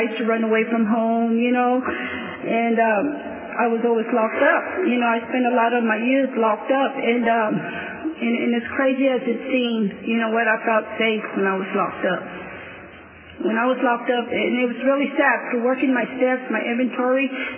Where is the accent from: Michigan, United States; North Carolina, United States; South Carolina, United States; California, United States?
California, United States; Fresno; And I'm from Fresno, California.